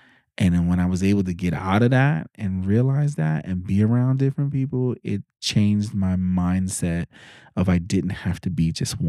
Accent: New York City, New York, United States; Because I grew up in New York City.

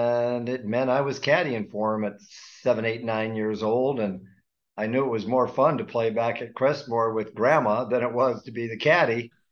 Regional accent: Jackson, Michigan, United States; in my hometown of Jackson, Michigan, we had two tour players, Dave and Mike Hill, who I just idolized.

